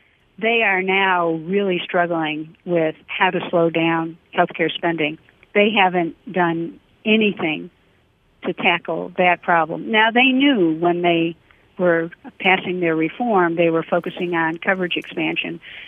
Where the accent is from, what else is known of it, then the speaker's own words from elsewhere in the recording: Detroit, Michigan, United States; I grew up in Detroit.